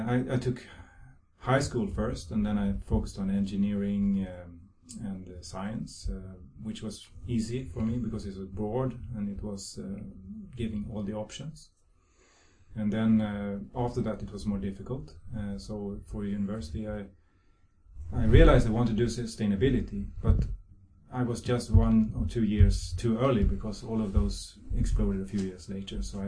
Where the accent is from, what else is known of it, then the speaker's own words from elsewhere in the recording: Sweden; About 100 kilometers to the west of here, south of Sweden. Small town near a big lake, nice place to grow up.